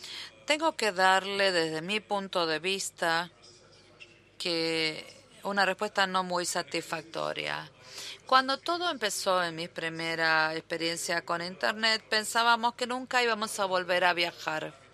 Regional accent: Tunisia; Provengo de Túnez.

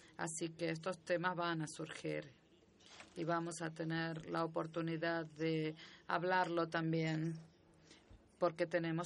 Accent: Italy; Spanish is a second language; Yo soy italiano, así que yo necesito café.

